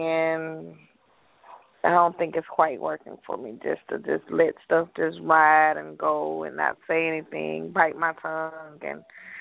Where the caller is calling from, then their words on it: Alabama, United States; I'm actually in Alabama now.